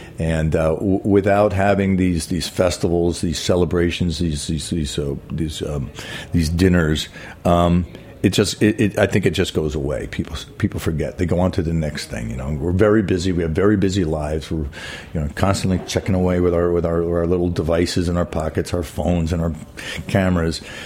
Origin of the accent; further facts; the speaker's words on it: New York, United States; moved away as an adult; now in Las Vegas, United States; Exactly. I mean, New York's my hometown. You know, I was here for 25 years. I've been in Las Vegas 10 now. But I still consider New York my home